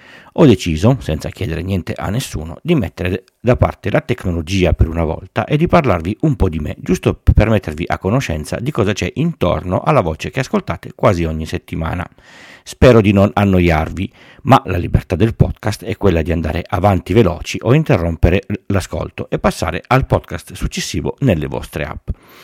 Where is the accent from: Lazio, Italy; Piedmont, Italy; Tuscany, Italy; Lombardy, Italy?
Piedmont, Italy; Turin; Sono nato a Torino e ho vissuto sempre a Torino. Non per una scelta precisa, esclusi i primi 2 anni di vita, pur cambiando 4 case da quando ho lasciato quella dei miei genitori, mi sono sempre spostato in un raggio di 3 km al massimo.